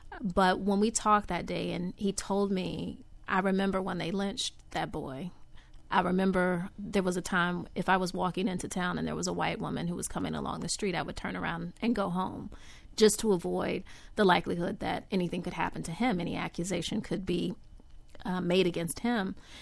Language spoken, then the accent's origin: English; Live Oak, Florida, United States; It put into context so much of my life growing up in Live Oak, Florida.